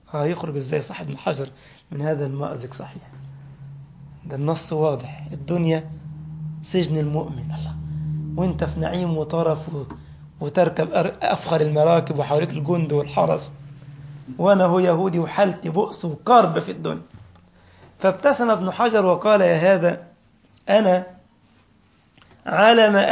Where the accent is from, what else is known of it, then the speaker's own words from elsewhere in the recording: Egypt; بيسموه عندنا في مصر لك أسر ديل